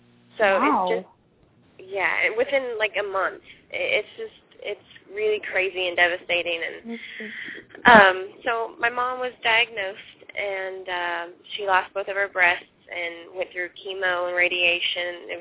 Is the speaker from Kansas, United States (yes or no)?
yes; Kansas, United States; I'm originally from Kansas, so you can get it around there.